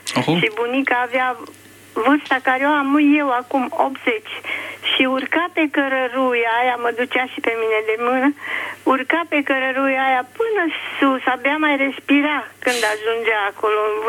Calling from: Bucharest, Romania; din București.

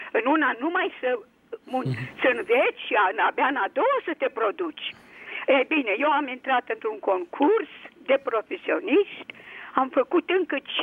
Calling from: Bucharest, Romania; Sunt din București și vreau să vă spun că și eu am fost o victimă a acestor concepții.

